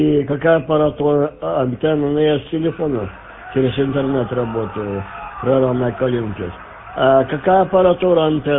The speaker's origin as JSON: {"language": "Russian", "town": "Zhytomyr", "region": "Zhytomyr Oblast", "country": "Ukraine", "said": "Да, я знаю, сам с Украины."}